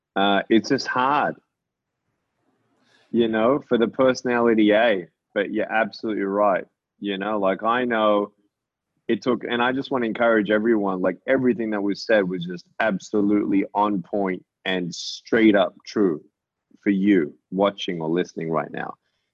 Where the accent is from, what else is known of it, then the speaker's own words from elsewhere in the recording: Australia; born there; when I was born in Australia.